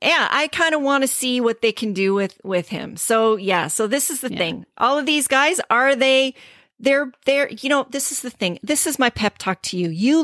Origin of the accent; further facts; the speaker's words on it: Scarborough, Ontario, Canada; My hometown.